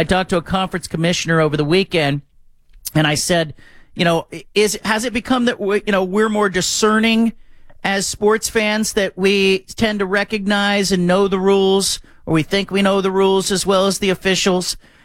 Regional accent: Bay Area, California, United States; because I grew up in the Bay Area

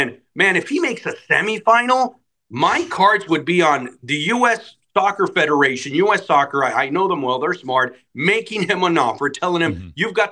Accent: California, United States; I'm Mexican-American. I grew up in Southern California, both parents from Guadalajara, Mexico. But I grew up here.

